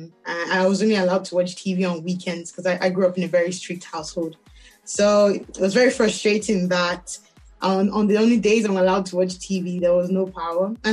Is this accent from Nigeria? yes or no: yes; Nigeria; I grew up in Nigeria, so it was the frequent power cuts.